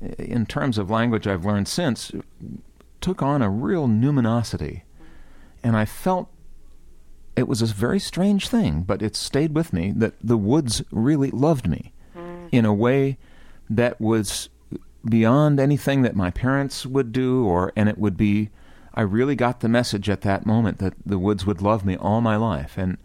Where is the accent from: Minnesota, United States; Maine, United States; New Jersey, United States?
Minnesota, United States; Minneapolis; I'm from the Minneapolis-St. Paul, Minnesota area, and my parents had a cabin near a river in the what's called the St. Croix River Valley.